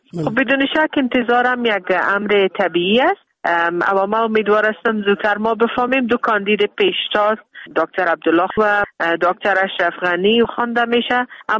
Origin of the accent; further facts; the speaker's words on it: Afghanistan; من خودم شخصا به عنوان یک افغان طرفدار عزیزم